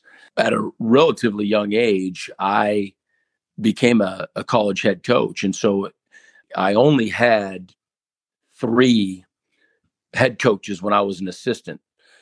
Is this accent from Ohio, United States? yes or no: yes; Ohio, United States; And I'm from Seattle in Ohio, so I don't know Youngstown State or anything like that.